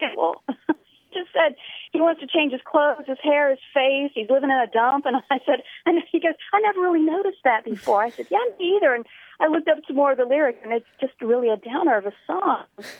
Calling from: Lexington, South Carolina, United States; Oh, hi, Grant. … I'm calling from Lexington, South Carolina.

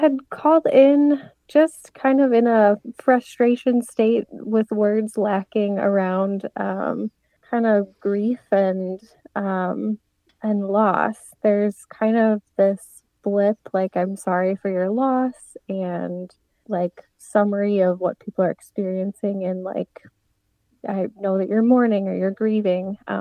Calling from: Milwaukee, Wisconsin, United States; I'm calling from Milwaukee, Wisconsin.

